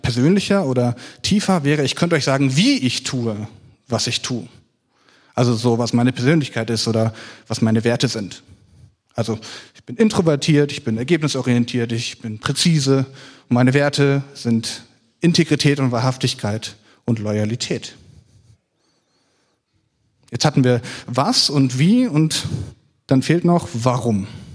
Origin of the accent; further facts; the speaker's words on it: Elmshorn, Schleswig-Holstein, Germany; born there; now in Wustermark, Germany; geboren in Elmshorn am 13.08.96, bin verheiratet, wohne in Wustermark